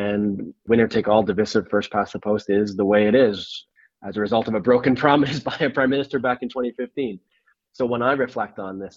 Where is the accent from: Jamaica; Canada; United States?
Canada; As a Canadian, I hope it's a parliament